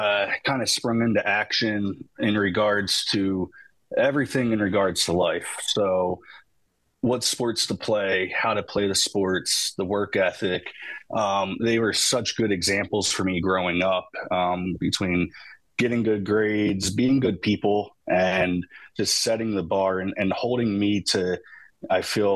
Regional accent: Levittown, Pennsylvania, United States; I am from Levittown, Pennsylvania. I am the second youngest of six.

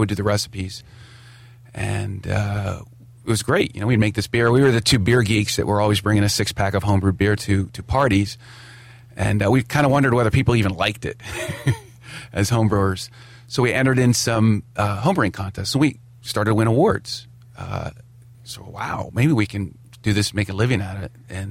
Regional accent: Glassboro, New Jersey, United States; I grew up in South Jersey, Glassboro.

